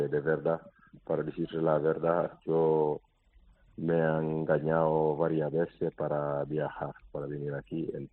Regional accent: Spain; yo trabajé como español en Senegal, yo he montado una empresa en Senegal, pero con el corona no han hecho mucho daño el coronavirus. Entonces hemos vuelto aquí en España

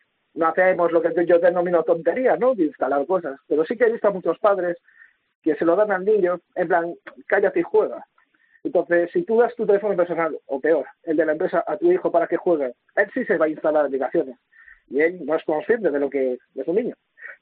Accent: Galicia, Spain; ¿Cómo se nota que soy gallego, verdad?

